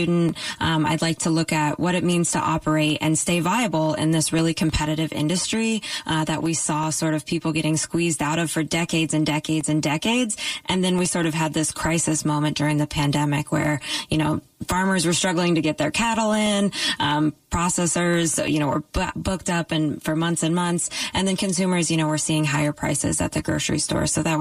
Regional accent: Iowa, United States; And eventually I picked some small-scale processing plants back in my home state of Iowa

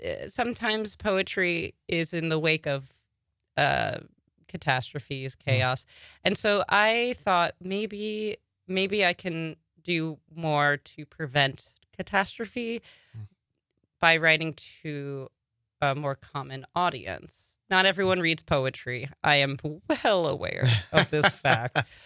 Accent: Long Island, New York, United States; I'm from Long Island originally.

